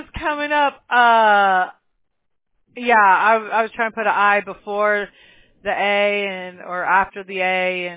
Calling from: California, United States; California.

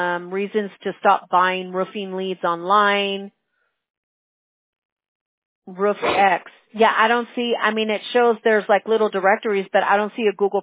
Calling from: California, United States; We're in California. We're out here in the West Coast, Sound Valley.

